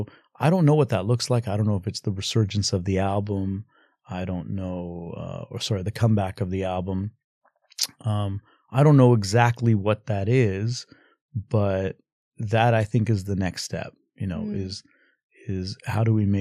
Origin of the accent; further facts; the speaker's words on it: Western Canada, Canada; But like I grew up in Western Canada.